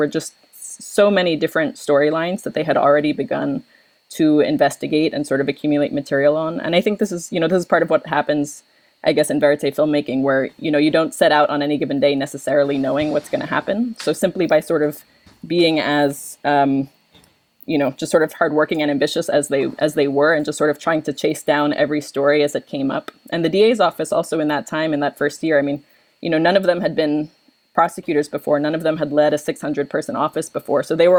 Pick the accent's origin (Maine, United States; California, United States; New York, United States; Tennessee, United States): New York, United States; now in Philadelphia, United States; I'm from New York. I relocated to Philadelphia.